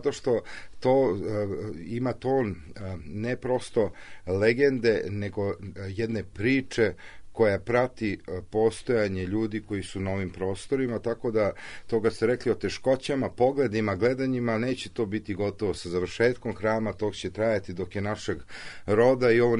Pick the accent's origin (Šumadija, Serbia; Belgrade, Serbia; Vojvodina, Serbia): Belgrade, Serbia; Ja sam inače rođen ovde u Makedonskoj, sam došao, odrastao sam na Vračaru u stanu svoga dede